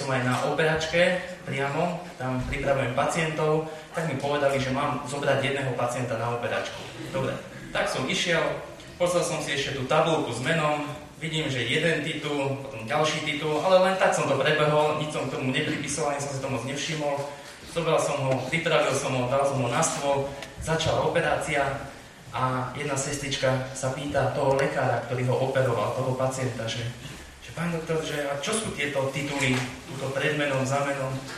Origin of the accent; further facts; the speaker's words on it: Dunajská Streda, Trnava Region, Slovakia; tam u nás v Dunajskej strede, tam máme také dvojjazyčné obecenstvo, alebo ľudskú populáciu, sú tam aj Slováci, aj Maďari.